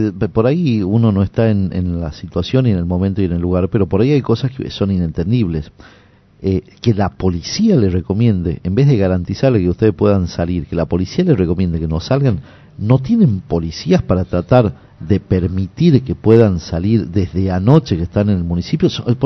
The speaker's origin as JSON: {"language": "Spanish", "town": "Tafí Viejo", "region": "Tucumán", "country": "Argentina", "tie": "born there", "said": "yo soy del interior también, yo nací en Tafirviejo."}